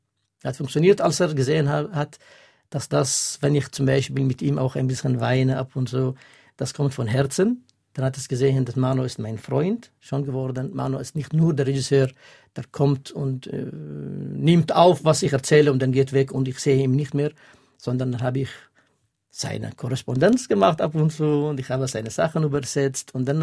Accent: Al-Hasakah Governorate, Syria; Ich bin in Syrien aufgewachsen, in einem kleinen Dorf neben einer Stadt, heißt Kamischli.

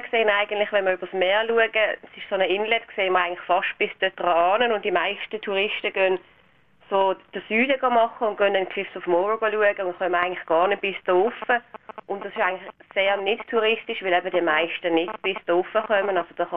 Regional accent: Switzerland; als Schweizer

